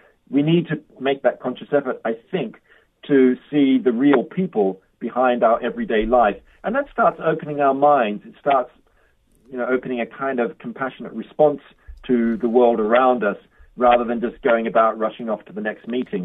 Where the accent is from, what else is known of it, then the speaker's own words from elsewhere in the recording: Australia; when I was a 13-year-old, and I haven't thought about this for years, actually, when I was growing up in Australia